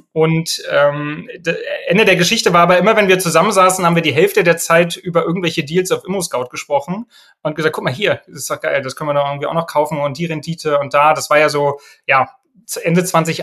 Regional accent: Rostock, Mecklenburg-Vorpommern, Germany; born there; Das ist so ein bisschen, wo ich herkomme, also ich bin in Rostock geboren, meine Frau hat in Greifswald studiert, wir haben so ein bisschen Familie bis irgendwie auch Rügen.

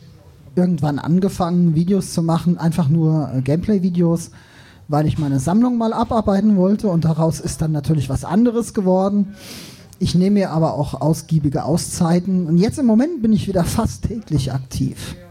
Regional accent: Darmstadt, Hesse, Germany; now in Northern Germany; ich komme eigentlich aus Frankfurt, genau genommen aus Darmstadt.

